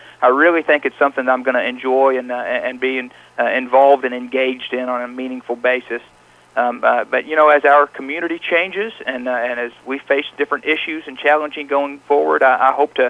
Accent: Benton, Kentucky, United States; Born and raised in Benton here. Went to Marshall County High School and graduated from there. Went on to the University of Kentucky.

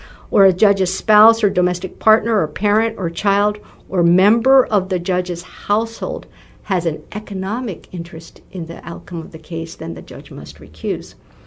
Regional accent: Japan; I'm originally from Japan. I'm a U.S. citizen, and I attended DOD schools overseas.

